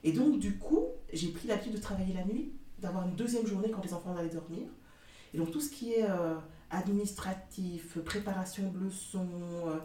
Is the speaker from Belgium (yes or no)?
yes; Brussels, Brussels-Capital Region, Belgium; now in Braine-l'Alleud, Belgium; Donc moi, je suis née à Bruxelles, je suis toute ma vie à Bruxelles. Ça fait que 4 ans que je suis à Braine-l'Alleud, quand j'ai décidé d'agrandir ma famille, en fait.